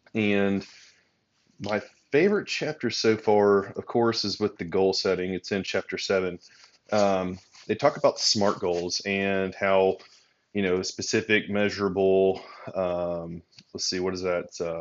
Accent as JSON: {"language": "English", "town": "Auburn", "region": "Alabama", "country": "United States", "said": "I am from Auburn, Alabama"}